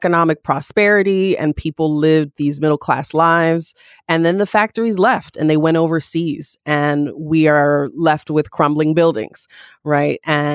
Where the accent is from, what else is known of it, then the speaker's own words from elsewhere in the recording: Syracuse, New York, United States; And so growing up in Syracuse, it's a tale of two cities.